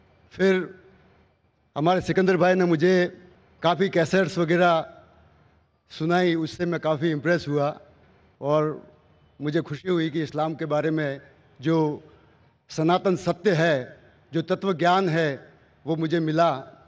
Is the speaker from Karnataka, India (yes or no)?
no; Mumbai, Maharashtra, India; मैं मुंबई से हूँ।